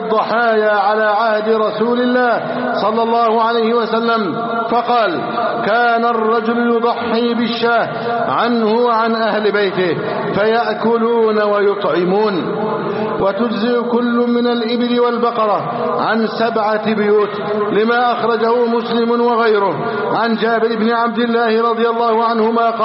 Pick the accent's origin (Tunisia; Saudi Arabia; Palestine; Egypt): Egypt